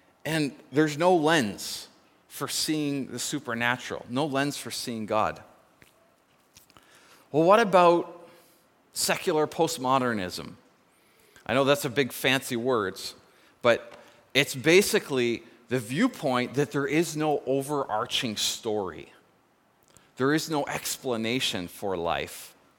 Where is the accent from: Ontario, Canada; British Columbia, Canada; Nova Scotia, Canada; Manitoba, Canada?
British Columbia, Canada; Nanaimo; it was in port in my hometown of Nanaimo, and a bunch of people from Nanaimo were volunteering on the ship.